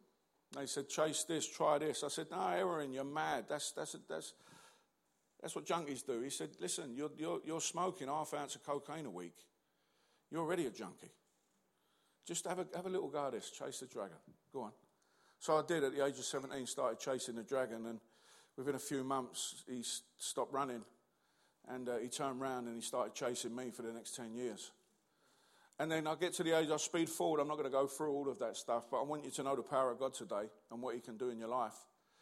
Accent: London, United Kingdom; I come from the East End.

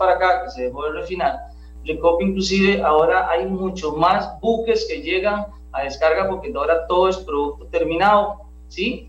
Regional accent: Costa Rica; si logramos tener extraer, digamos, en mi país petróleo, pues todavía sería mucho mejor

